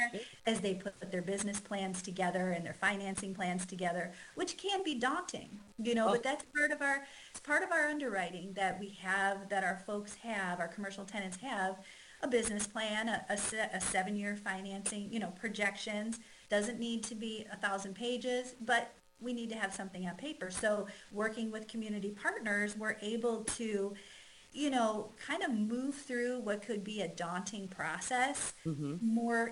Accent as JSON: {"language": "English", "region": "Illinois", "country": "United States", "said": "I'm from Illinois originally. I work out of Illinois too."}